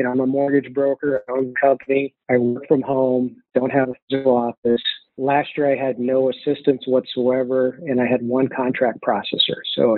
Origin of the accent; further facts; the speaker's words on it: Midwest, United States; And I had a few mentors around where I grew up in the Midwest